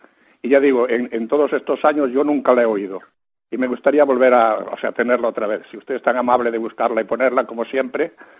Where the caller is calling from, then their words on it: Barcelona, Catalonia, Spain; de Barcelona.